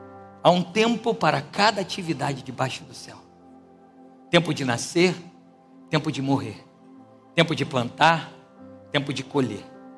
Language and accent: Portuguese; Rio de Janeiro, Brazil; Aí eu como um bom carioca, irmãos, pequenino como sou